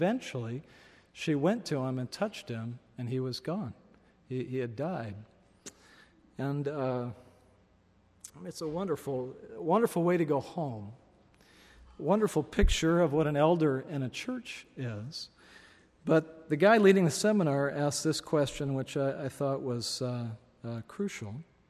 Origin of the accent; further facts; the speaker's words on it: Seattle, Washington, United States; When I travel now, people find out I'm from Seattle